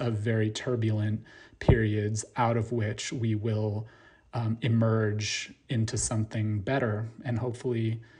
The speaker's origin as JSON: {"language": "English", "country": "United States", "said": "So that's how I kind of felt as an American."}